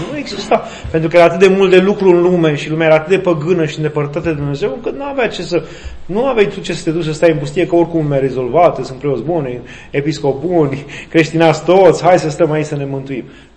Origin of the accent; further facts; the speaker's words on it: Romania; Noi suntem români buni. Buni.